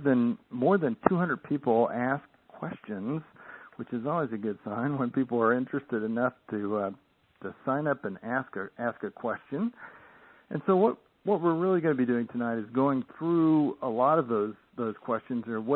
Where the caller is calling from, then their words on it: Scottsdale, Arizona, United States; and I'm calling from Scottsdale, Arizona here